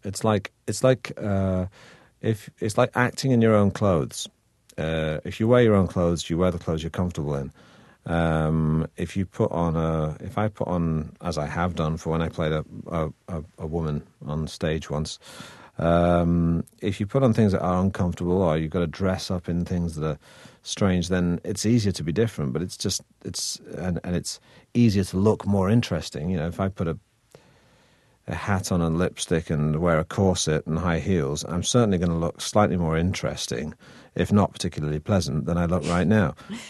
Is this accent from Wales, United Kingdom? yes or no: no; Manchester, North West England, United Kingdom; accent: northern; because, of course, I'm from Manchester, so I have a northern accent, a regional accent, which is what it was quite pronounced.